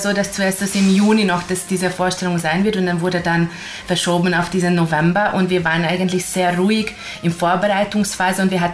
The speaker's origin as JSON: {"language": "German", "country": "Hungary", "said": "Ja, ich bin Ungarin, genau."}